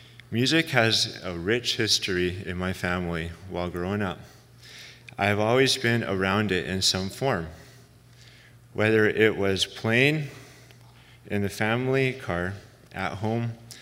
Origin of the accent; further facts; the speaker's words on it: Langley, British Columbia, Canada; I was born and raised in Langley, BC, into a loving and caring family. Our family isn't big, according to our traditional Dutch culture and heritage, at least.